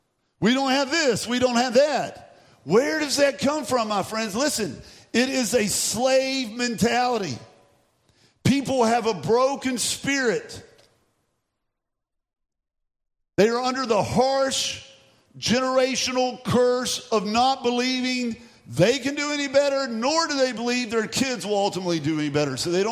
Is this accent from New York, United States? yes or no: no; West Virginia, United States; because I'm from West Virginia, because I'm from Appalachia, I can say this